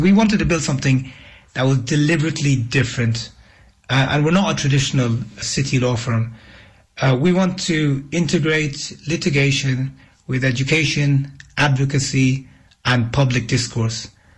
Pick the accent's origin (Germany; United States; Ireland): Ireland; I grew up in Ireland in the 80s during the Troubles.